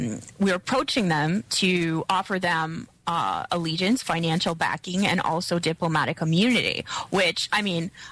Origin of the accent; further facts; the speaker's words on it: Canada; now in United States; And I've been here in the United States for 2 years. And it's taken, as a Canadian